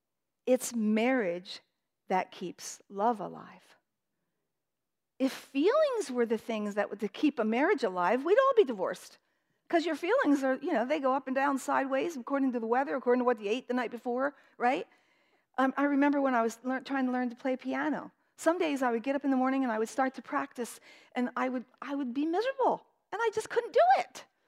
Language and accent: English; United States; born there; I'm a Christian. I'm not a Buddhist. I was born in America.